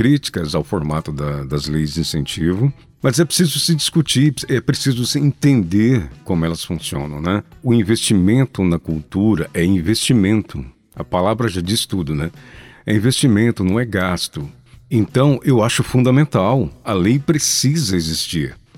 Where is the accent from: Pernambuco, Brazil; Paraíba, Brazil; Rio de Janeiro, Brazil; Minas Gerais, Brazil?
Minas Gerais, Brazil; eu me mudei para Franca, no interior de São Paulo, muito pequeno ainda. E sempre que eu viajava para Paiús, que é a minha cidade natal